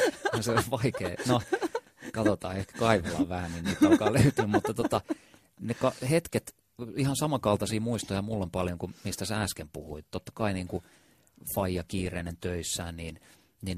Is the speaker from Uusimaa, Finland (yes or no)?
yes; Helsinki, Uusimaa, Finland; Kumpulassa, josta mä oon kotoisin